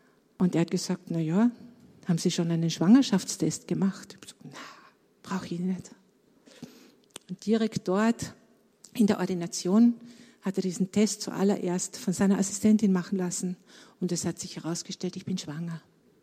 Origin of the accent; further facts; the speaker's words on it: Carinthia, Austria; Ich bin in Kärnten aufgewachsen, in einer sehr großen Familie. Und ich war nicht gläubig.